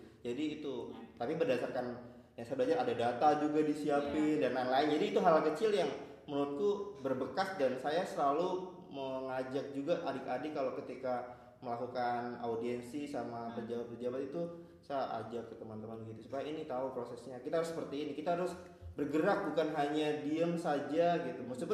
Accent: Papua, Indonesia; apalagi kita tinggal di Papua, lahir besar di Papua

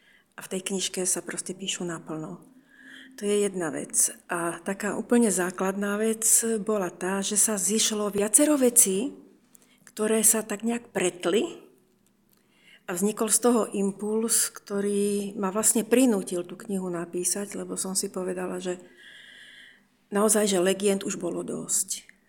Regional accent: Trenčín, Trenčín Region, Slovakia; pretože ja som v podstate Trenčanka, je to takmer moje rodné mesto. To obdobie, ktoré sa v tej knižke spomína, som prežila v Trenčine.

